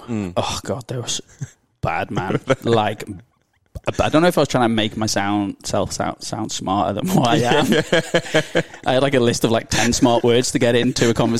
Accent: Wales, United Kingdom; now in Australia; Like when I moved to Australia, I was like, where are you from? I was like, Wales.

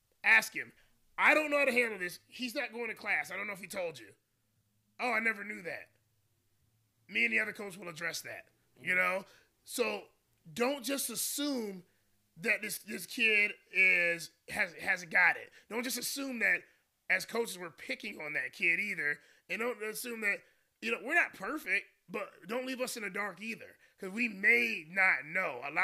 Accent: North Carolina, United States; I remember, you know, growing up in North Carolina, we started knowing these kids.

